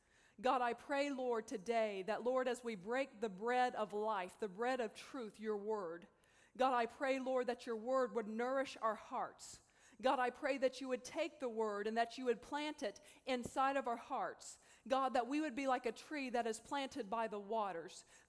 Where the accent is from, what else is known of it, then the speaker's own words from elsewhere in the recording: Cleveland, Tennessee, United States; now in Atlanta, United States; I'm from Cleveland, Tennessee, where this school is at. I've been living in Atlanta, but I have roots in Ohio.